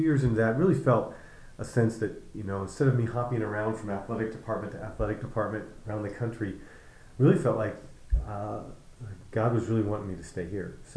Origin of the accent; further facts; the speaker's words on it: California, United States; I grew up in California, and in the middle of my high school years, really had a powerful encounter with Jesus Christ, where my life changed completely.